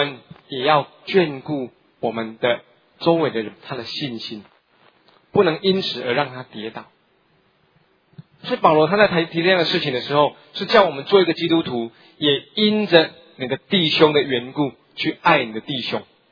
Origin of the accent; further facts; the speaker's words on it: Taiwan; 台湾最有名的宋钢钉，那就是我们的家乡